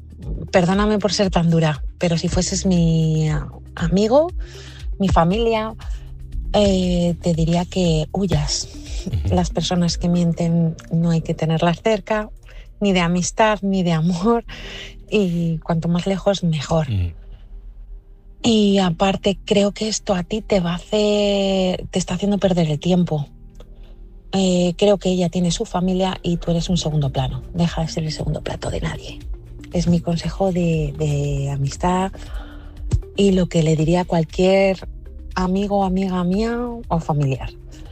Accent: Madrid, Community of Madrid, Spain; now in Burgos, Spain; una madrileña desde Burgos, que os está aquí dando su opinión.

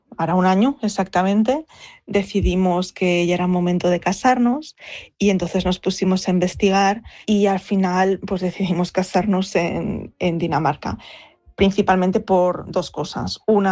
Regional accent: Spain; soy española

